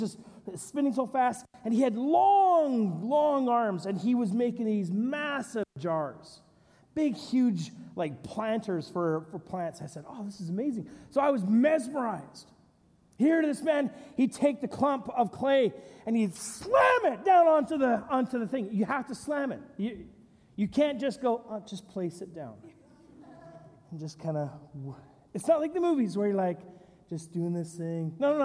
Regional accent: Edmonton, Alberta, Canada; When I was a kid, I loved going to England, where my nana and grandpa lived. I didn't like my hometown of Edmonton. It was a hole in the ground.

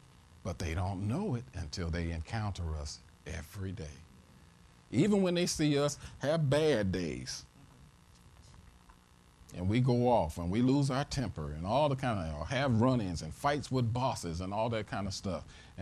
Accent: St. Louis, Missouri, United States; And now that you guys have seen what my hometown is like, and you know, St. Louis, and St. Louis is in me.

